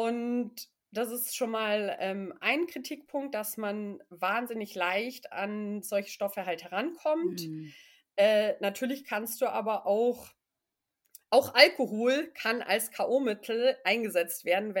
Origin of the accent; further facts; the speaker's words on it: Munich, Bavaria, Germany; Du hast schon gesagt, ich bin aus München